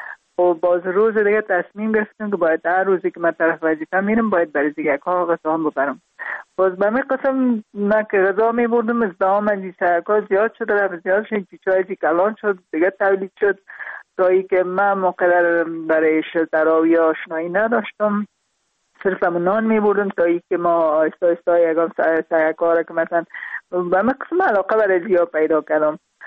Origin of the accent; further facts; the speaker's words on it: Parwan, Afghanistan; also born or lived in Kabul; در خود شهر کابل به دنیا آمدیم، من از پروان هستم.